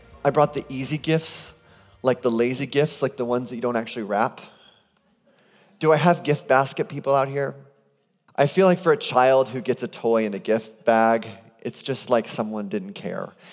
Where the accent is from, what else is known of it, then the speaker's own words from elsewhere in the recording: Phoenix, Arizona, United States; I grew up in Phoenix, Arizona. And in the years that I lived in Phoenix, Arizona, my grandma and grandpa lived in a city called Sun City, Arizona.